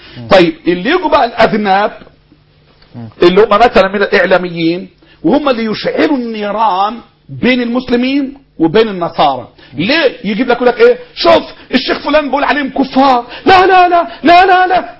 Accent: Egypt; إحنا أبناء مصر

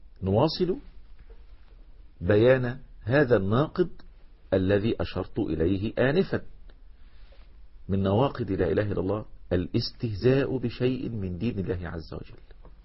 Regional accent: Egypt; عشان كده دايما عندنا في مصر يقول لك الشيخ شيخ فتة

